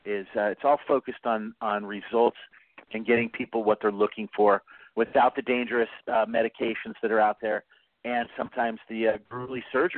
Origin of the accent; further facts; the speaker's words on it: Vancouver, Washington, United States; also born or lived in Portland; Well, you know, I grew up in Portland. I was actually born in Portland, and when I was about six, I moved to Vancouver, and that's pretty much where I wanted to hang my hat.